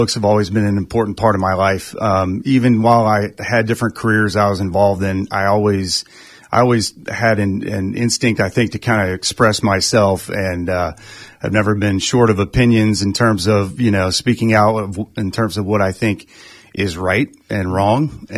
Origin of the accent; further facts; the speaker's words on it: Highlands, North Carolina, United States; born there; also born or lived in Sarasota, United States; So I was born in Highlands, North Carolina. My parents moved up there in the 70s